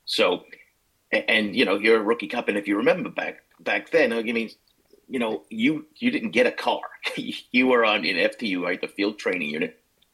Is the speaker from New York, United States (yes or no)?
yes; Levittown, New York, United States; So I didn't spend any time in New York City as a kid, but I grew up on Long Island. We grew up in Levittown, and I went to the parochial school over there.